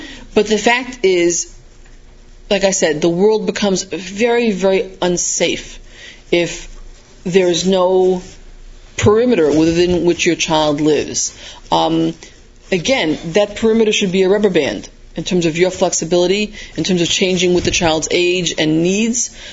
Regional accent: Queens, New York, United States; I grew up in Queens in a young Israel further out from mainstream Queens

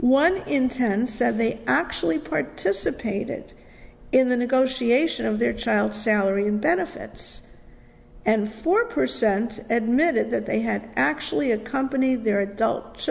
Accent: New York, United States; born there; also born or lived in Florida; I was born in New York, but I've only been here a couple of years, actually 2, and lived in Florida for 32 years.

